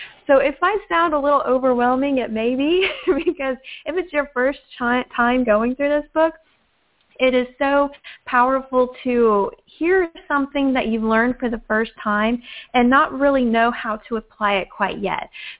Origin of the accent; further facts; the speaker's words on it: Houston, Texas, United States; I grew up in Houston, Texas, and this was a big 5A school.